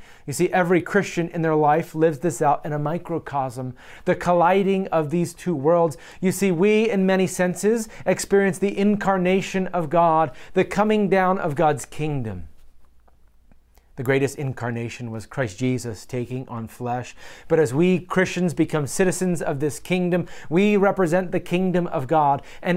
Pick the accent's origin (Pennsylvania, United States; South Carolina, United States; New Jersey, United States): Pennsylvania, United States; I grew up in Pennsylvania, and I can say that in many ways, my family, my heritage, my community was very monochromatic.